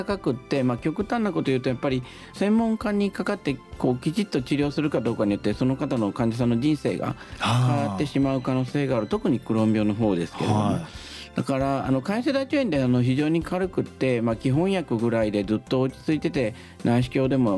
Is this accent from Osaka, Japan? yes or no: yes; Osaka, Japan; also born or lived in Akita; 僕もともと大学が大阪生まれの大阪育ちなんですけど、大学は秋田で